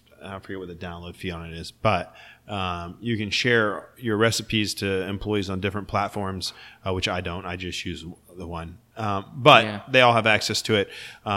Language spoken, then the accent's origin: English; Fayetteville, United States; I grew up here in Fayetteville.